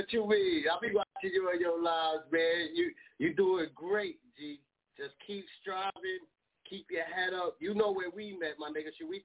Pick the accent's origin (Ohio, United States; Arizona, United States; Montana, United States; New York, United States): New York, United States; now in Minnesota, United States; He from Africa. I'm from New York. We in Minnesota.